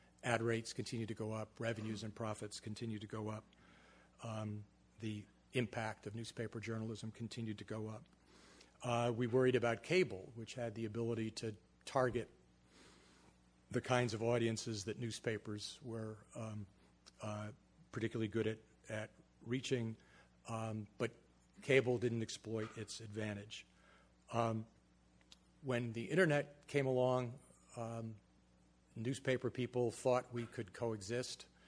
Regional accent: New England, United States; also born or lived in Bronx, New York; I was born in the Bronx. Sandy said New York, but it was really the Bronx part of New York. And I spent most of my formative years in New England.

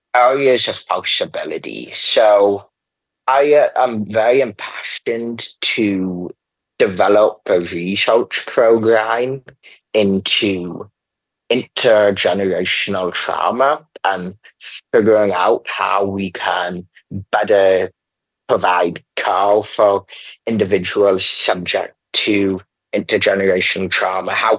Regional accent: Hawaii, United States; And growing up in Hawaii, I think we all can see that.

